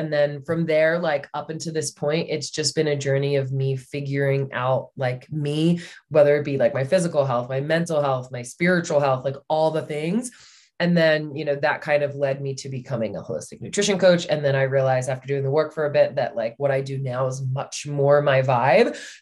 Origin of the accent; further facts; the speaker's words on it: Delaware, United States; I grew up in Delaware, which is the first state. Some people don't know that. I've lived in a bunch of places.